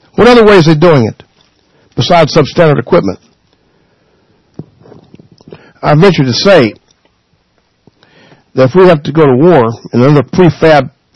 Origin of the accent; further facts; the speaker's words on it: United States; I'm pro-American. I'm American.